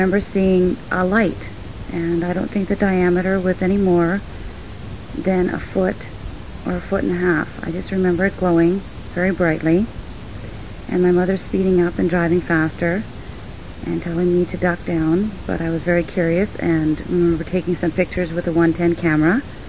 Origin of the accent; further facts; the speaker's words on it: Espanola, Ontario, Canada; I'm from Espanola